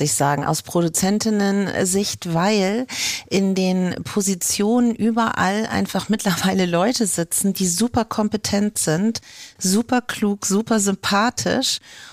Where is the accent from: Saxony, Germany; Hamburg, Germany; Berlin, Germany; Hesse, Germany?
Hamburg, Germany; ich bin Hamburgerin, die Einzige, wie ich ja gerade feststelle, aber ich mag meine Stadt und ich bin stolz darauf